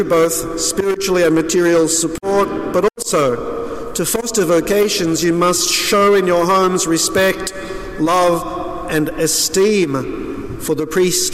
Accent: Australia; now in United States; I came from Australia to the United States, where back then, 33 years ago

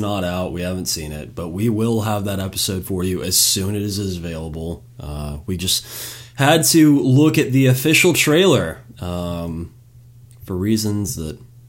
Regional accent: Texas, United States; I'm from North Texas, and it snows maybe once every 4 or 5 years

